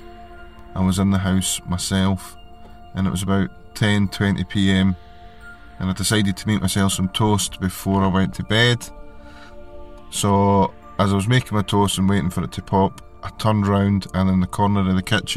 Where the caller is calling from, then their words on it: Scotland, United Kingdom; I'm calling from a small town in Scotland. I'll try and speak as cleanly as I can because I know my accent can be hard to understand sometimes.